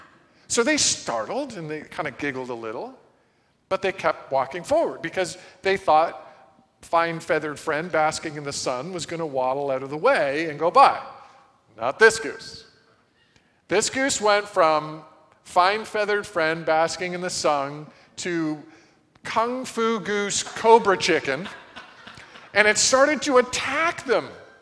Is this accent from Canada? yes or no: yes; Parry Sound, Ontario, Canada; I was born in Parry Sound. We have a family cottage there